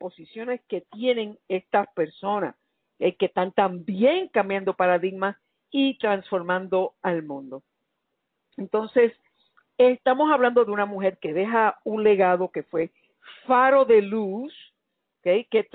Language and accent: Spanish; Puerto Rico; como una boricua que fue y una boricua que soy yo.